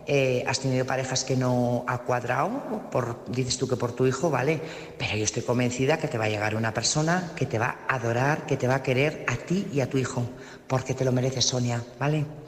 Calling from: Burgos, Castile and León, Spain; corresponsal de Burgos.

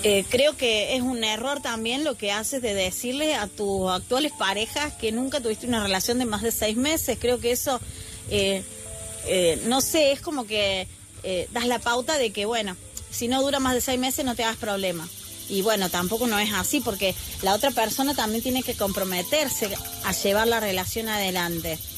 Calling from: Argentina; desde Argentina.

